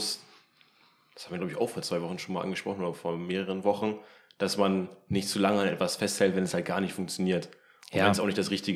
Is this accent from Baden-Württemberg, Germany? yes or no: no; Hildesheim, Lower Saxony, Germany; also wir kommen ja ursprünglich aus Hildesheim